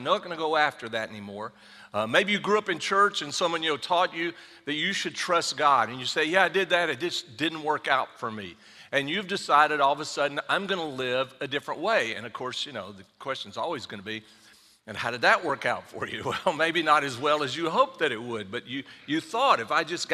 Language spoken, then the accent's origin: English; the South, United States; But I'm from the South anyway, so I like that.